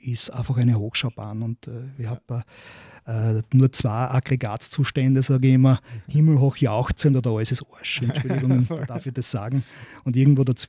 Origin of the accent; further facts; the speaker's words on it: Fürstenfeld, Styria, Austria; Also ich komme aus der Steiermark, bin in Fürstenfeld geboren